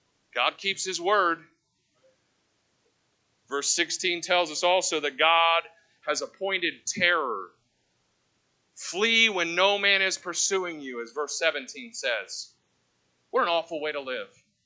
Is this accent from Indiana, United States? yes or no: yes; Indianapolis, Indiana, United States; We come from Indianapolis, about 1.5 million people. Well, that's from our area. We're suburb kids.